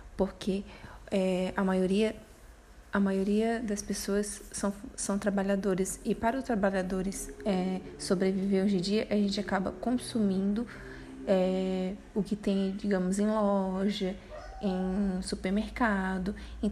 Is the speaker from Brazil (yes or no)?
yes; Northeast Region, Brazil; Eu sou do Nordeste e eu conheço bastante lugares assim que mal tem saneamento básico, né, para pessoa sobreviver ali.